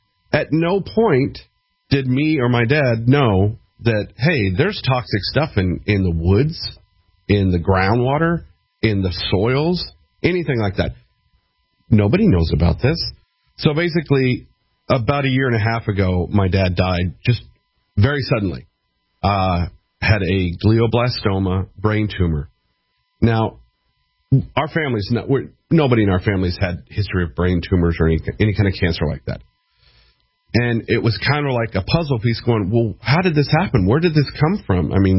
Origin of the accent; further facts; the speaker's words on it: Thousand Oaks, California, United States; Basically, I mean, I grew up in Thousand Oaks, California, and that whole area, Thousand Oaks, Simi Valley, Canoga Park, Northbridge, it's a giant area. It's north of L.A.